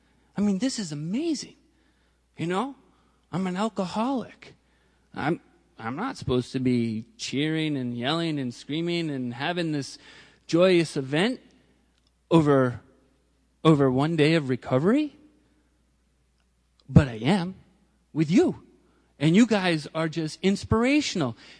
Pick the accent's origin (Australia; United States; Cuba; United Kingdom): United States; Bangor, Maine; I grew up in Bangor, Maine. That's B-A-N-G-O-R. And yeah, and we talk this way, a little bit funny from you Manhattaners, okay?